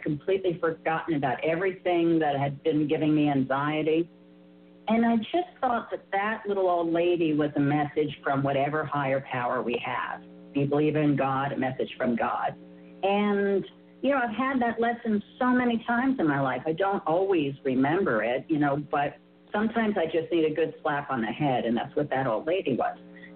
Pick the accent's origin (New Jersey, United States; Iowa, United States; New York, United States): New York, United States; New York City; So I'm a New Yorker.